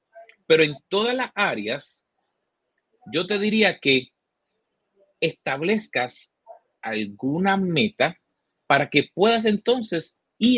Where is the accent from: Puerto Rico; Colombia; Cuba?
Puerto Rico; Carolina; nacido y criado en Puerto Rico con la mancha de plátano de Carolina